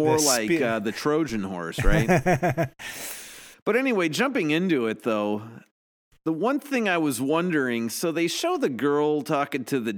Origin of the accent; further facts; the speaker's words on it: Chicago, Illinois, United States; now in Santa Barbara, United States; You know, I grew up in Chicago and we'd get snow and snow days, and here we get fire days and smoke days.